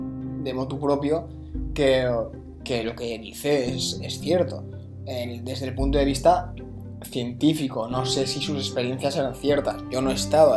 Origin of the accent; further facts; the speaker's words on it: Spain; porque por ejemplo en mi país, en España